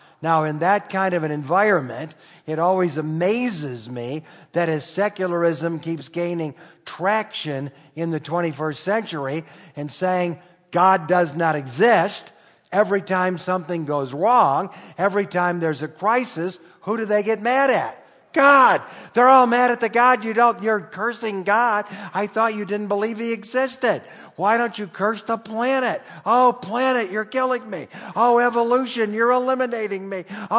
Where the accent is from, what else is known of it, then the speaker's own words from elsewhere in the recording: Detroit, Michigan, United States; I grew up in Detroit. Now, the nice thing about Detroit is people know they're lost.